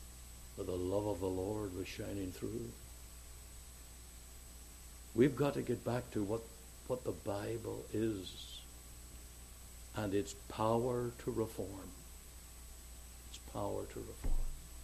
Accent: Canada; I'm from Canada.

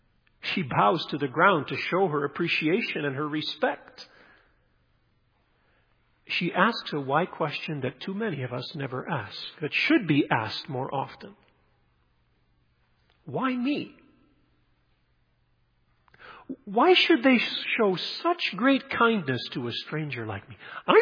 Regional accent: Nigeria; When growing up in Nigeria and Africa, my dad used to call it the bush telephone.

